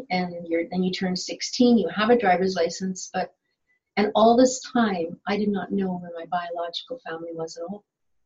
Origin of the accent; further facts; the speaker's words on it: Manitoba, Canada; And that is from Manitoba. So I was born and raised in Manitoba.